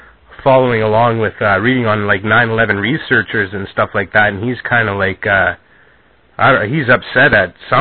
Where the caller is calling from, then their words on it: Sault Ste. Marie, Ontario, Canada; I live in Sault Ste. Marie, Canada. I'm calling you from Sault Ste. Marie, Canada.